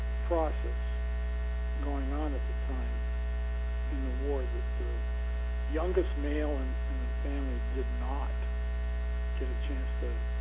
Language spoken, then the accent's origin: English; Burlington, Vermont, United States; born there; I was born in Burlington, Vermont, November of 1945.